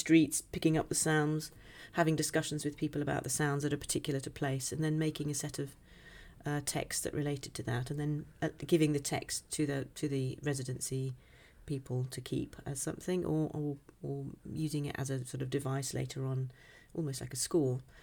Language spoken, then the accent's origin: English; Midlands, United Kingdom; now in London, United Kingdom; I always think I come from the Midlands, and that my family were from Cornwall. I never say I come from London. It's weird, but yeah, of course I am. I've been here a very long time.